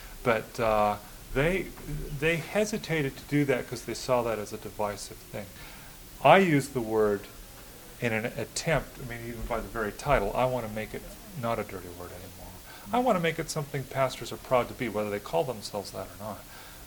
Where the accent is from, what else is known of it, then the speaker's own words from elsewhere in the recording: Pacific Northwest, United States; Where did I grow up? Here in the Pacific Northwest.